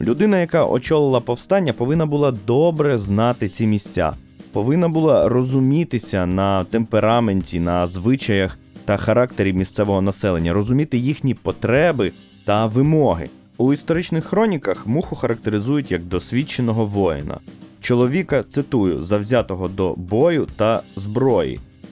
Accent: Chernivtsi, Chernivtsi Oblast, Ukraine; перша письмова згадка про моє рідне місто Чернівці

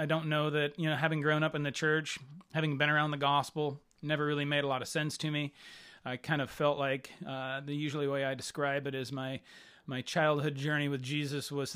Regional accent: Rochester, Washington, United States; But I grew up in Rochester, so South Thurston County and not far, and Centralia, Chehalis area was the closest of actual some kind of thing like a city or a town

